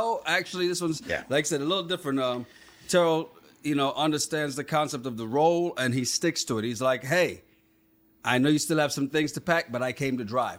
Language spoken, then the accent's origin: English; Montserrat; also born or lived in St. Kitts; I grew up on an island. I was born in St. Kitts, grew up in Montserrat. It was 13 and a half square miles.